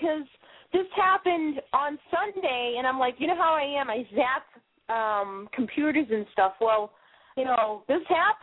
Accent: Boston, Massachusetts, United States; even though I'm from Boston, half my family's from Montana, and I think it's just some of the hunters thing that I have in my blood.

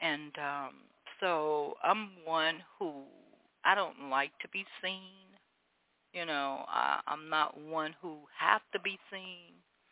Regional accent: Opa-locka, Florida, United States; I grew up in Opa-locka, Florida, right there in Miami, the heart of Miami, Florida.

